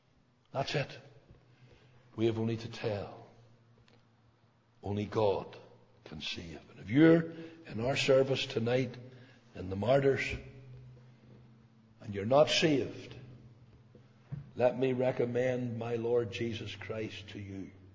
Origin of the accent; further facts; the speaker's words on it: Belfast, Northern Ireland, United Kingdom; And this is my city. I was born and raised in Tigers Bay. Belfast is my city.